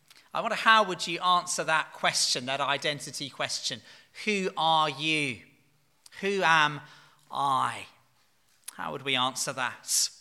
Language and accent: English; United Kingdom; I could say I'm British, I have a history degree, I'm white, I have some Scandinavian relatives.